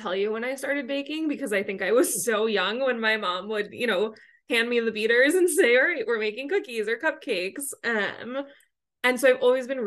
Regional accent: Chicago, Illinois, United States; I grew up in Chicago. It was, you know, always freezing.

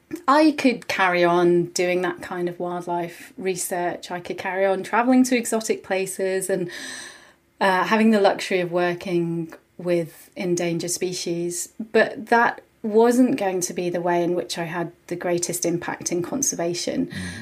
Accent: Sweden; English is a second language; moved away as an adult; now in Belfast, United Kingdom; So we emigrated from Sweden. I spent a few months with my family, and then we moved to Northern Ireland.

